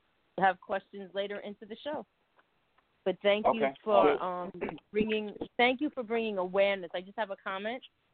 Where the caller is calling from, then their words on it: Atlanta, Georgia, United States; I am actually in Atlanta.